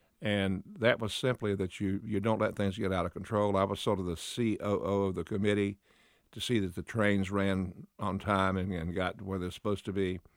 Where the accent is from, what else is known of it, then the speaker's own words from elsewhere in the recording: Virginia, United States; Oh, I grew up on the New River. The South Fork of the New River, it sustained our farm, made water for our cattle.